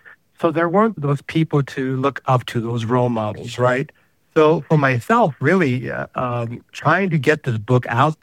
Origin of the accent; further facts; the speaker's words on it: El Paso, Texas, United States; also born or lived in New Orleans; I grew up both in El Paso, Texas, and New Orleans. My time was split. My mother's from El Paso. My father's from New Orleans.